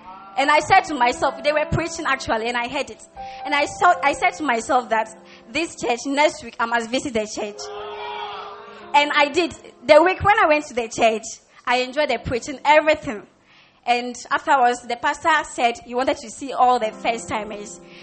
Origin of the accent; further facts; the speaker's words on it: Hohoe, Volta, Ghana; I'm in level 100 UPSA. And I come from the Volta region, Hohoe.